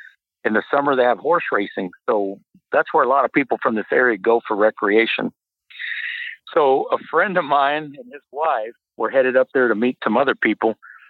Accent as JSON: {"language": "English", "region": "Texas", "country": "United States", "said": "I'm from the Odessa Midland area, and we have a friendly rivalry. It's oil country."}